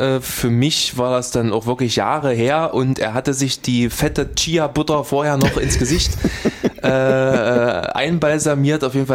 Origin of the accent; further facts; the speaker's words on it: Halle, Saxony-Anhalt, Germany; aus meiner Heimatstadt Halle